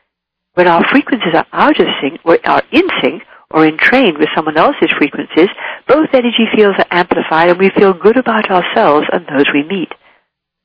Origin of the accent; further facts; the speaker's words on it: England, United Kingdom; accent: English; recognize my English accent, oh, I hate England and I don't like the English.